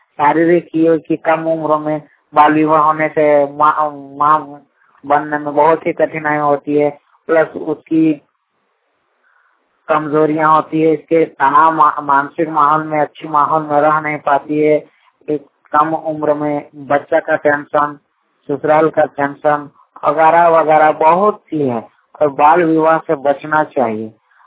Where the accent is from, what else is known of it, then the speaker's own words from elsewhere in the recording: Bajiyari, Jharkhand, India; ग्राम बजियारी, post टांगटोना, थाना कसमा, जिला बोकारो का निवासी हूँ।